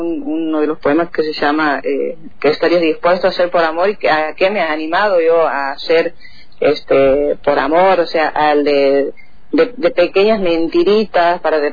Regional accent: Brea Pozo, Santiago del Estero, Argentina; casi 80 kilómetros de Santiago capital, más yendo para el sur de la capital de Santiago. Mi pueblo se llama Breaposo, dentro del departamento San Martín. Y así como te decía, aquí nos conocemos todos

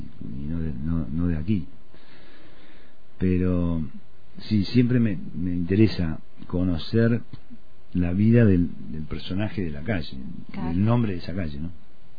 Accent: General Roca, Río Negro, Argentina; born there; Yo nací acá en Roca, mi viejo también, mis hijos también

